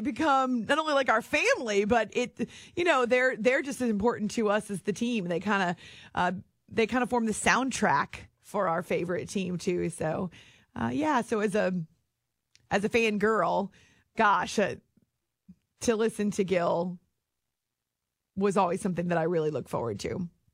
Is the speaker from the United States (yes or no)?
yes; New Hampshire, United States; those were the teams that I listened to when I was growing up in the Granite State.